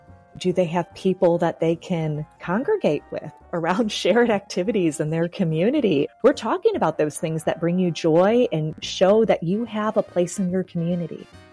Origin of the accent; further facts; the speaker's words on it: Cincinnati, Ohio, United States; I grew up in Cincinnati, Ohio, where I still live, and I just have great parents.